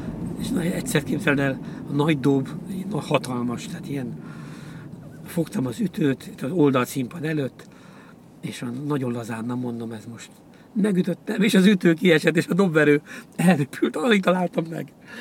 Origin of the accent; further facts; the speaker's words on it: Mosonszentmiklós, Győr-Moson-Sopron, Hungary; És akkor mindig Moson-Szentmiklóson laktunk, kultúrházban nőttem fel, és azért is vagyok egyébként ilyen kultúra rajongó.